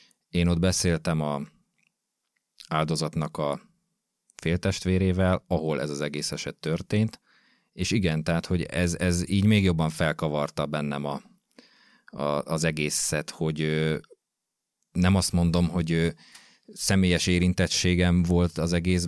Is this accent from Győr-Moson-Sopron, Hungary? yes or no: no; Gödöllő, Pest, Hungary; mert én gödöllői vagyok, illetve Gödöllőn nőttem föl. Ismertem a környéket